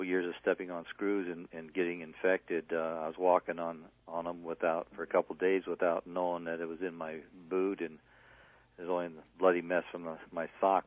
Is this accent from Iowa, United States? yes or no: no; Norwalk, California, United States; I'm from Norwalk, California, and I'm a construction worker.